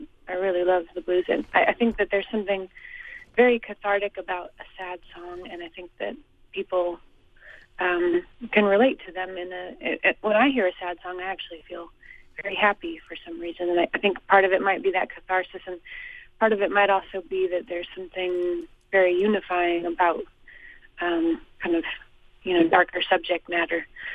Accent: Boise, Idaho, United States; now in Boston, United States; I did, yeah. I grew up in Boise.

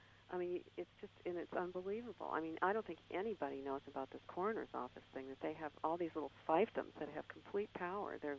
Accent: Minnesota, United States; now in Los Angeles, United States; I am originally from Minnesota, and through family contacts back in Minnesota, though I live in Los Angeles

